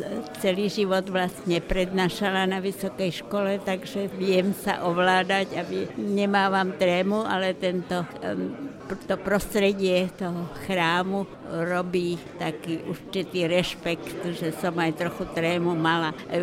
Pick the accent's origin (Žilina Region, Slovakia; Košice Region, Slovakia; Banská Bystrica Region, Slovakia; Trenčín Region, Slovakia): Košice Region, Slovakia; Spišská Nová Ves; Som zo Spišskej Novej Vsi … som ročník 1936